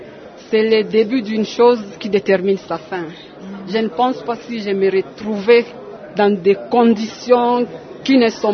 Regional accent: Katanga, DR Congo; parce que je ne suis pas du Nord, je suis du Katanga

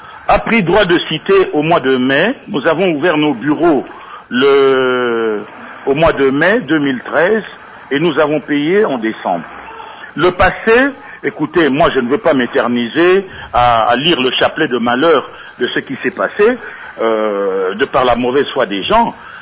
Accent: DR Congo; je suis congolais.

